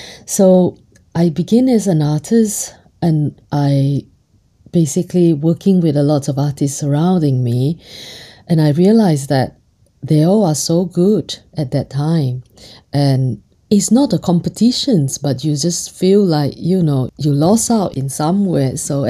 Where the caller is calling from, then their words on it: Vevey, Vaud, Switzerland; I'm in Vevey, a little town in Switzerland right now